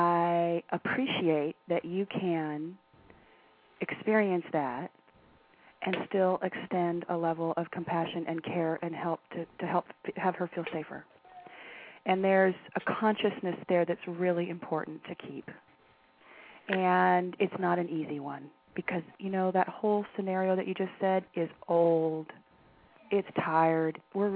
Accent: Oakland, California, United States; I'm originally from Oakland.

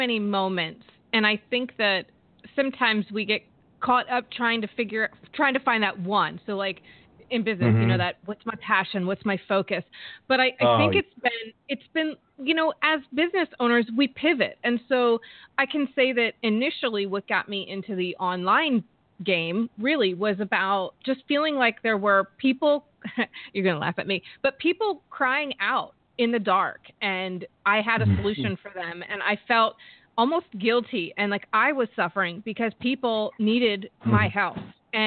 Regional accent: Delaware, United States; moved away as an adult; I grew up in Delaware, small state. I outgrew it by the age of 18

